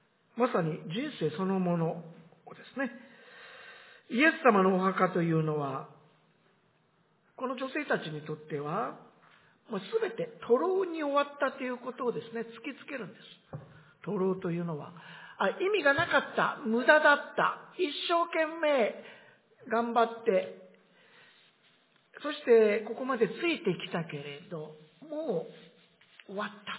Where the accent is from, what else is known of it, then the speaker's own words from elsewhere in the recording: Akita, Japan; 私の実家秋田の南にも近いんですけれどもね